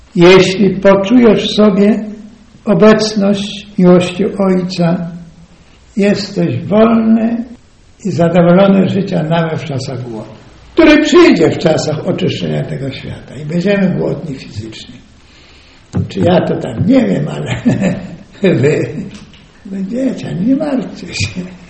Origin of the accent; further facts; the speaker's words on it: Galicia, Poland; a ja jeszcze z Galicji pochodzę, z tych regionów.